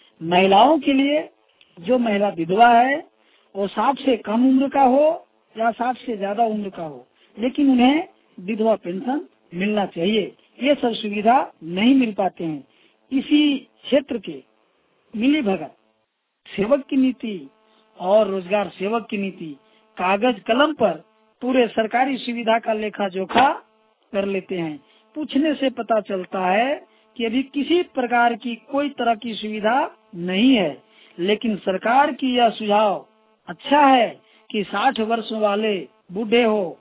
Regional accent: Rajdhanwar, Jharkhand, India; ग्राम कारुड़ी, post कोरखार, थाना राजधनवार, जिला गिरिडीह के रहने वाला हूँ।

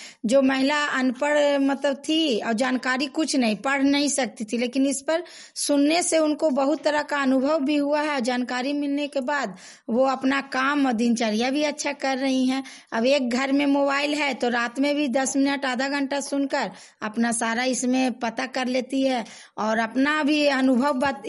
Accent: Nagarnausa, Bihar, India; मैं नगर नौसा की रहने वाली हूँ।

